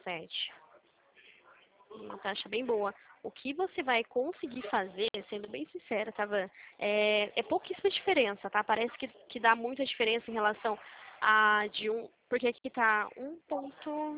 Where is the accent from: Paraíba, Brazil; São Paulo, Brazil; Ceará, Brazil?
São Paulo, Brazil; Limeira; Eu sou de Limeira, São Paulo.